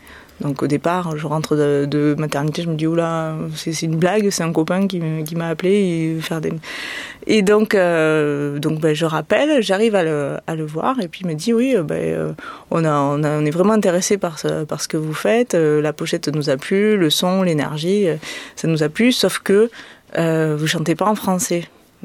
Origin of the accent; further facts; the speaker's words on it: France; C'est pas parce que je suis en France et que je suis française que je suis obligée de chanter en français.